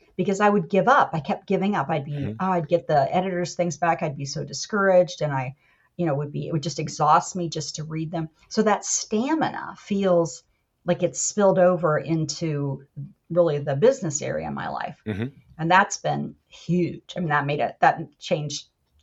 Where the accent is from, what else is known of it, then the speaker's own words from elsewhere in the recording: Ohio, United States; I'm from Central Ohio and I'm a third generation Ohio State Buckeye.